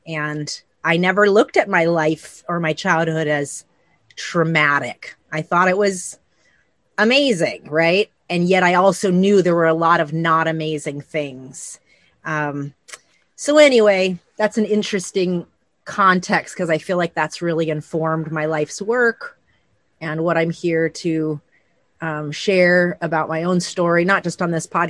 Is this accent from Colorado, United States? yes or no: no; Phoenix, Arizona, United States; But I was born and raised in Phoenix.